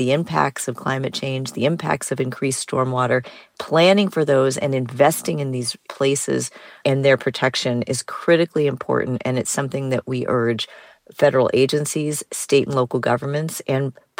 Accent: Houston, Texas, United States; Olivewood Cemetery in my hometown of Houston is an example of a historically Black cemetery

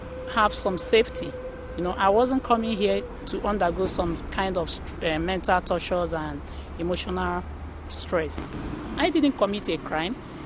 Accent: Nigeria; now in Japan; I'm from Nigeria.

